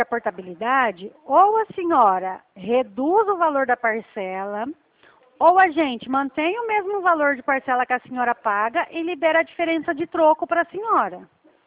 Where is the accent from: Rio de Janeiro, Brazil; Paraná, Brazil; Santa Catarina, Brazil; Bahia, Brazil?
Paraná, Brazil; eu também sou do Paraná, mas eu sou aqui já já quase da divisa com São Paulo.